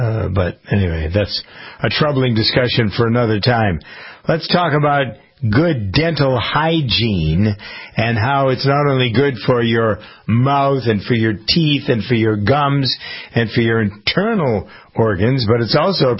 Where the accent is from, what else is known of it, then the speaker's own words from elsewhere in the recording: Framingham, Massachusetts, United States; I was just looking at an obit from a fellow who is a doctor in my hometown of Framingham who died at the age of 57 over this past weekend.